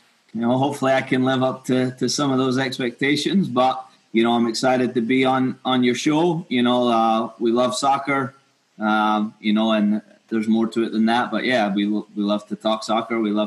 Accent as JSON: {"language": "English", "region": "Scotland", "country": "United Kingdom", "tie": "born or raised there", "moved": "yes", "lives_now": "United States", "said": "growing up in Scotland and coached a little bit when I was younger over there. And then coming over here, I sampled all of American soccer."}